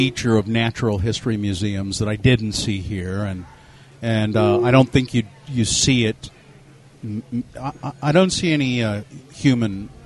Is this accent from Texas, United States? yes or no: no; Ogden, Utah, United States; When I was a little kid, I remember I grew up in Ogden, and I think with the scouts or something, we came down to the Daughters of the Utah Pioneer